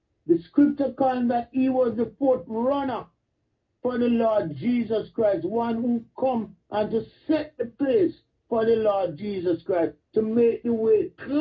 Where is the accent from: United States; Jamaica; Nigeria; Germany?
Jamaica; I grew up in Jamaica country, and I usually go bush or field, whatever you call it, with my father.